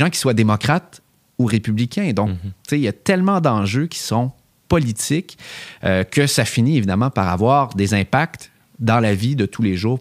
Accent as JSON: {"language": "French", "country": "Canada", "accent": "French-speaking", "said": "Peut-être qu'être Canadien, avec mon bon accent francophone, m'aidait à gagner la sympathie des gens"}